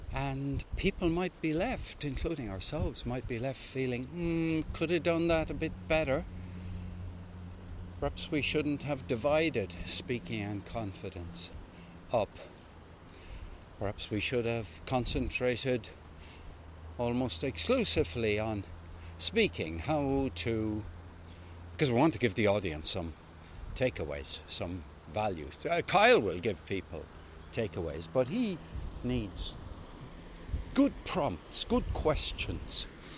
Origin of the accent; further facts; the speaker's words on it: Ireland; and I'm from Ireland.